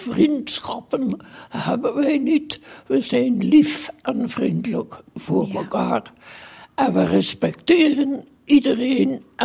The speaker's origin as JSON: {"language": "Dutch", "town": "Kortrijk", "region": "West Flanders", "country": "Belgium", "lives_now": "Bruges, Belgium", "said": "Ik ben afkomstig van Kortrijk."}